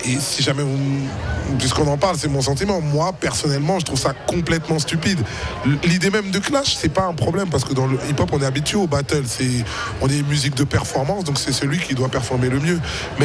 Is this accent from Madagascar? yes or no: no; DR Congo; now in Switzerland; Moi je suis congolais, on est un peu moins ponctuel au Congo.